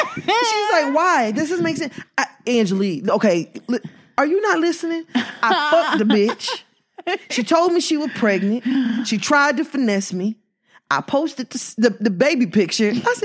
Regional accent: Chicago, Illinois, United States; born there; I was born in Chicago.

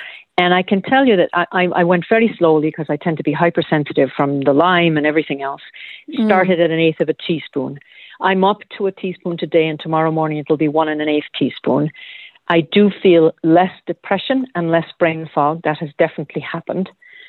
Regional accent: Ireland; moved away; I'm from Ireland and apparently women over the 60, which I am, in that part of the world often will develop the pernicious anemia

